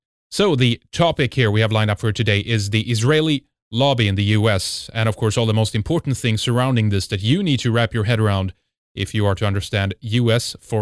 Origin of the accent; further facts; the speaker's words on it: Sweden; from Sweden, and this is Red Ice Radio.